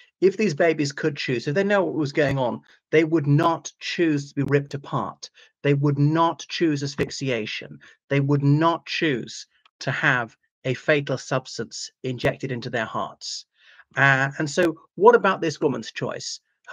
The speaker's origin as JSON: {"language": "English", "country": "Ireland", "said": "from Ireland."}